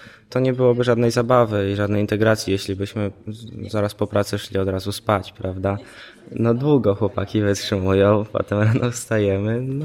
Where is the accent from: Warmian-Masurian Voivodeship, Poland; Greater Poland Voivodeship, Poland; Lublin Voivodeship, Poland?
Lublin Voivodeship, Poland; Lublin; Jestem z Lublina. Tam nie bardzo jest mowa o takich rzeczach, chociaż to w sumie Lubelszczyzna, a ludzie o tym nie mówią.